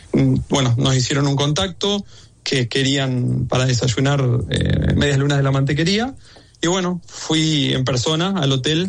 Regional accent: La Plata, Buenos Aires Province, Argentina; Yo soy del centro de La Plata. Viví toda la vida ahí en el centro, por City 38, por ahí, Plaza Olazábal.

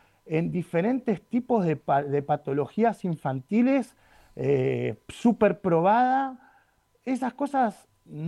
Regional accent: Buenos Aires, Argentina; moved away; yo nací en Parque Patricios, en Capital Federal, y viví en Capital Federal hasta el año 2010.

